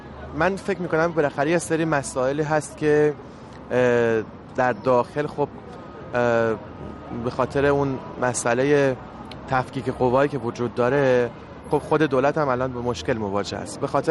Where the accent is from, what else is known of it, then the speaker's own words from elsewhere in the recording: Iran; ولی کلن من شخصا به عنوان یک ایرانی خیلی امیدوارم که اوضاع بهتر بشه.